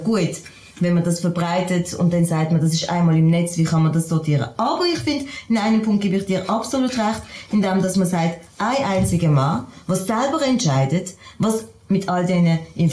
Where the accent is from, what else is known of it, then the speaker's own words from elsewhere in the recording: Switzerland; Als Schweizerin kenne ich das natürlich anders.